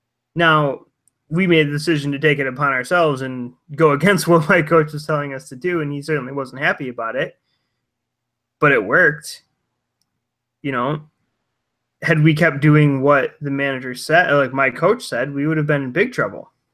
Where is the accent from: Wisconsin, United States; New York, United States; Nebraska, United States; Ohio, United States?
New York, United States; Buffalo; I'm from Buffalo. Like we live and breathe hockey up here. Basically, we're Canada.